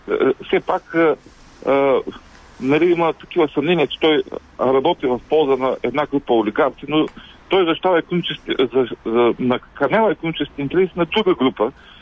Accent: Ruse, Ruse Province, Bulgaria; съм от Русе.

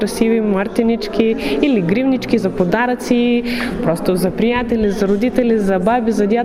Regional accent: Lithuania; Bulgarian is a second language; now in Bulgaria; Да, от Литва съм аз.

